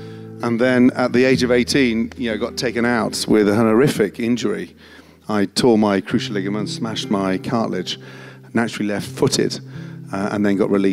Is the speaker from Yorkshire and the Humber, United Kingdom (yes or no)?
no; Stratford-upon-Avon, West Midlands, United Kingdom; I had a sort of tiny little house. I grew up in Stratford-upon-Avon. Everyone thinks that's a very posh place to grow up. It's not.